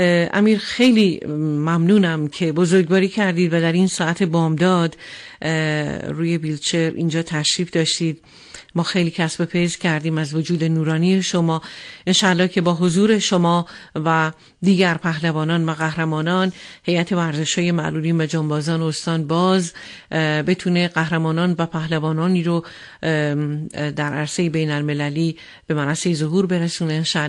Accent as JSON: {"language": "Persian", "country": "Iran"}